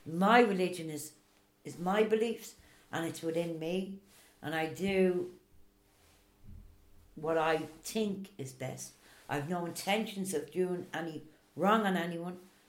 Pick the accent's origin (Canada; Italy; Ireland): Ireland; We're Irish and we live here.